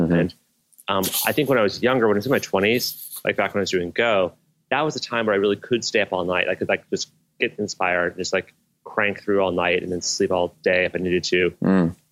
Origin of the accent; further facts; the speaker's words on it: Boulder, Colorado, United States; I grew up in Colorado in Boulder, right at the edge of the mountains, was acting in Scouts and doing all that.